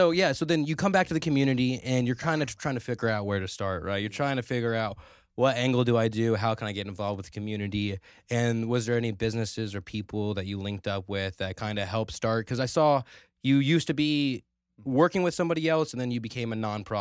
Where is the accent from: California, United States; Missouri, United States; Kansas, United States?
California, United States; Merced; I say Merced because I'm from Merced, people who are listening